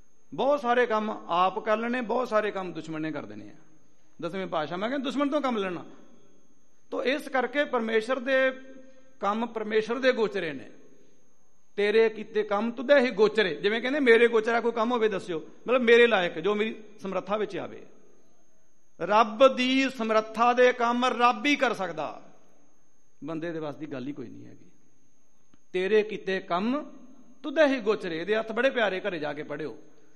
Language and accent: Punjabi; Amritsar, Punjab, India; moved away; ਇੱਥੇ ਅੰਮ੍ਰਿਤਸਰ ਸਾਹਿਬ ਦੇ ਅਸੀਂ ਜੰਮ ਪਲੇ ਹਾਂ, ਕਈ ਸਾਲਾਂ ਬਾਅਦ ਹੁਣ ਪੰਜਾਬ ਆਏ।